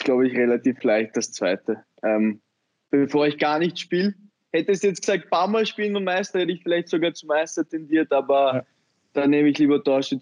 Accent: Vienna, Austria; Wien. Weil das im Endeffekt meine Heimat ist und ich mich dort sehr wohl fühle.

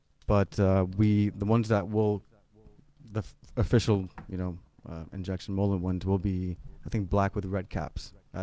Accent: Netherlands; I grew up partially in the Netherlands where pot has been tolerated.

